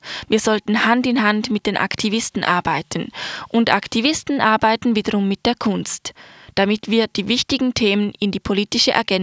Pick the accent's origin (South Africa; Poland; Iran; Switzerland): South Africa; German is a second language; Ich bin in Südafrika geboren und aufgewachsen und arbeite auch heute noch dort.